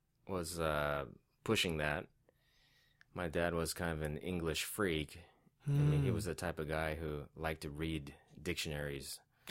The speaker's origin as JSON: {"language": "English", "country": "United States", "tie": "born or raised there", "said": "Well, we could listen to our parents speaking Korean, and when they're talking with their friends, it was usually Korean."}